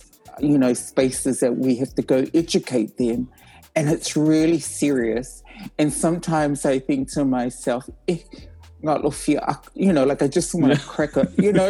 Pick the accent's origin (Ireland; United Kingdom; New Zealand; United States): New Zealand; now in Australia; I grew up half in New Zealand and half in Australia. I consider New Zealand as my second home. And my parents are from Savai'i